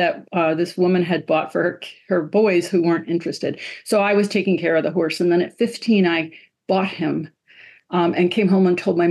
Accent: Stamford, Connecticut, United States; And I grew up in Stamford, Connecticut. So I would go over to Oxridge Hunt Club and watch the jumpers.

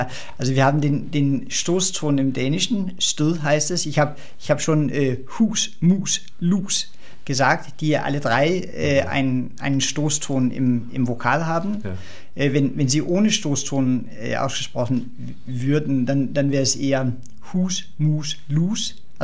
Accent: Copenhagen, Capital Region of Denmark, Denmark; Und dann als Däne, jedenfalls als Kopenhagener, merkt man das sofort, dass hier da war irgendwas.

